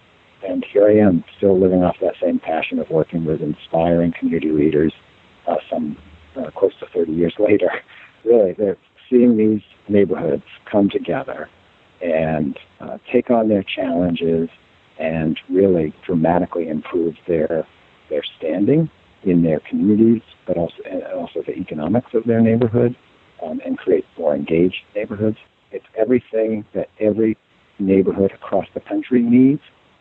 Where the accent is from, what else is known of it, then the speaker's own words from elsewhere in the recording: Concord, New Hampshire, United States; but ultimately made my way back to my hometown of Concord, New Hampshire, where I've been professionally engaged for the last 25 years.